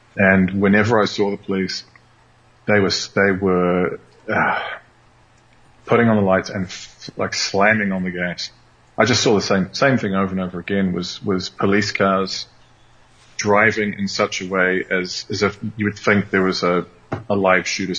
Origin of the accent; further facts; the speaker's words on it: New Zealand; Very different to the police force that I grew up with when I was born in New Zealand.